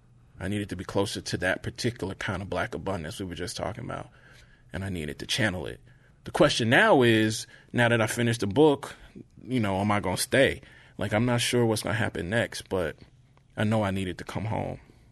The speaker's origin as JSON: {"language": "English", "region": "the South", "country": "United States", "said": "because I'm from the South, anybody who picks up my book, I'm thankful for."}